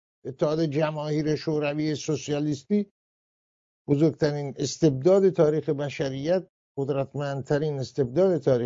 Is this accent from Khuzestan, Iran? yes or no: yes; Khuzestan, Iran; قطعا نفت استانه که من در اونجا زاده شدم و زندگی کردم و بزرگ شدم، خوزستان بغل چاه شماره یک نفت در خاورمیانه